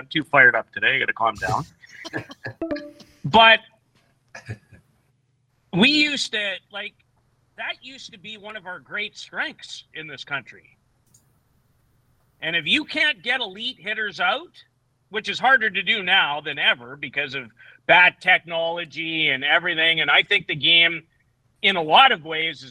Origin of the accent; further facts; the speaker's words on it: Saskatoon, Saskatchewan, Canada; his incredible day in Saskatoon, which the only frickin' event I miss in my hometown ever happens to be that one.